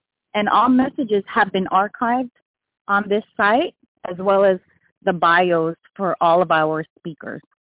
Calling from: Snellville, Georgia, United States; I'm calling from Snellville, Georgia today.

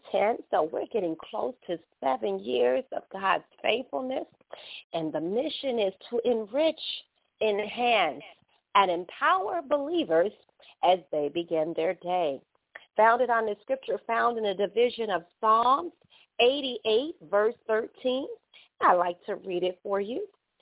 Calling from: Brooklyn, New York, United States; And I'm greeting you from Brooklyn, New York

